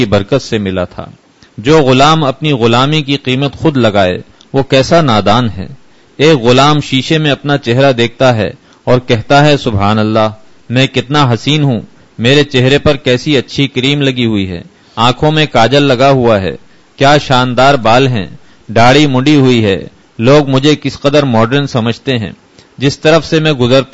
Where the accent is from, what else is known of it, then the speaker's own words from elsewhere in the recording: Uttar Pradesh, India; میرا گاؤں ضلع پرتاپ گڑھ شہر سے 18 میل دور بالکل چھوٹا سا گاؤں ہے۔ میں اتنا دیہاتی ہوں کہ میری بولی پر میرے ساتھ کے شہر والے لڑکے ہنستے تھے،